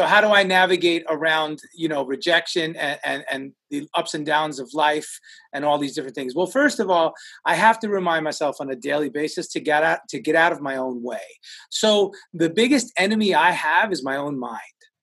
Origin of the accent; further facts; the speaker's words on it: New York, United States; I'm a Cuban Italian who was born and raised in New York. And I have this real hard New York edge to me.